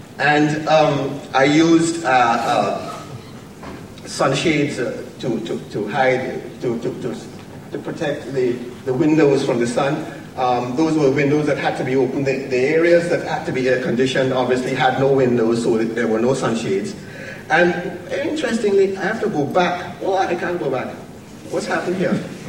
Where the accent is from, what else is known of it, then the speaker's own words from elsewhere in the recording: Trinidad & Tobago; now in Barbados; But Barbados is a small country, and I'm from Trinidad, so I was a foreigner too.